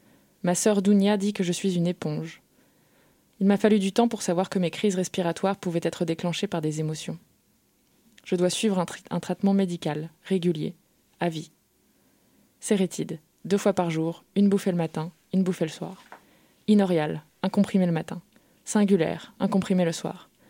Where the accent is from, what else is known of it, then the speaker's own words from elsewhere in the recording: Saint-Germain-en-Laye, Île-de-France, France; born there; mais je suis née en France, dans le 78, à Saint-Germain-en-Laye. Je viens au monde par césarienne à la clinique Saint-Germain dans la rue de la Baronne Gérard.